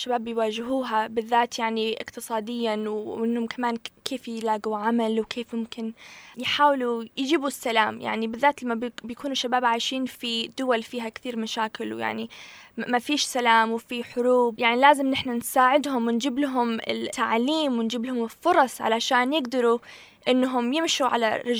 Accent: Canada; also born or lived in Yemen; now in New York, United States; فأنا ولدت في اليمن بس تربيت في كندا

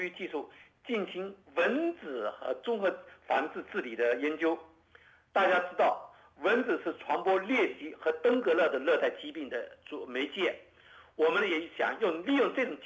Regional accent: China; 按我们中国人的那个一句话，就是让它断子绝孙

